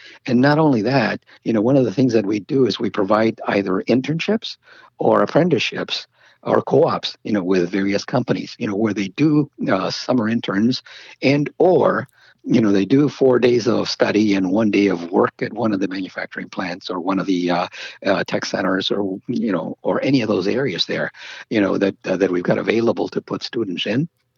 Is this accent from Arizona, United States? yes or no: yes; Casa Grande, Arizona, United States; I mean, I came from Arizona, Casa Grande, Arizona, little town